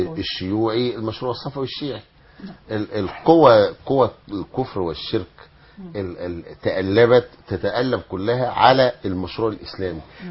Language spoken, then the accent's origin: Arabic; Egypt; لكن احنا عندنا في مصر هنا عندنا المعظم عايز ديمقراطية